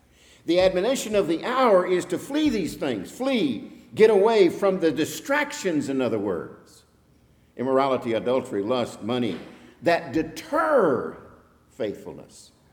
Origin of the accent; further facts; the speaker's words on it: Texas, United States; moved away as an adult; now in Tennessee, United States; Now, I'm a Texan living in Tennessee now.